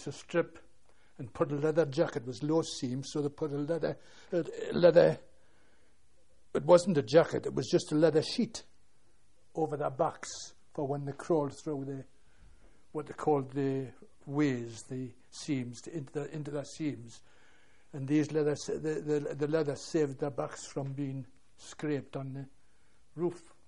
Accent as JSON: {"language": "English", "region": "Scotland", "country": "United Kingdom", "tie": "born there", "said": "I was born in Lanarkshire, Scotland, 1910, 5th of October."}